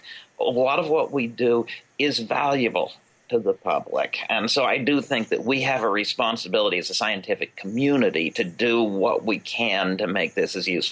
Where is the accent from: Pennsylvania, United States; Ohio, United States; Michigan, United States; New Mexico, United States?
Pennsylvania, United States; Albion, I come to you from Pennsylvania, Penn's Woods.